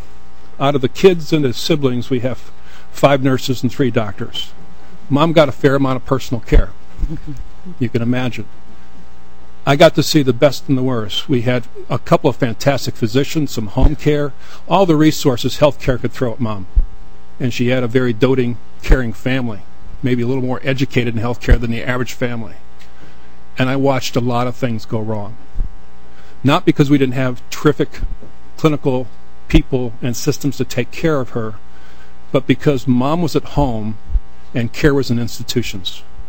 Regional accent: Gary, Indiana, United States; I grew up in Gary, Indiana. My whole family was in the steel industry

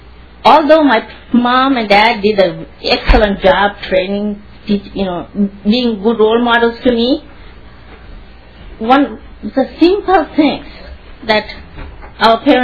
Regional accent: Sri Lanka; now in St. Paul, United States; I grew up in Sri Lanka, there

